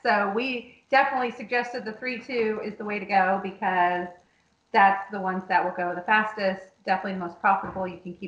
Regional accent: Blue Springs, Missouri, United States; Steve and I grew up in Blue Springs, so we're extremely familiar with that area and the surrounding areas.

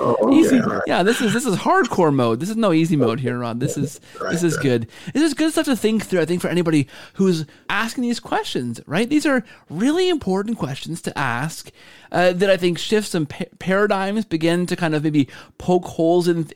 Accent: Canada; I'm Canadian.

